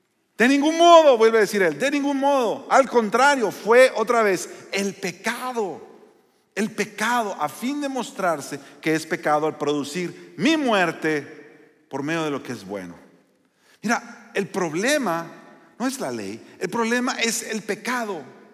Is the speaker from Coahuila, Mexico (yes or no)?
yes; Torreón, Coahuila, Mexico; nosotros somos del norte de México, y cuando estamos, Daniel es de Reynosa y yo soy de Torreón, entonces cuando estamos juntos nos sale más el acento.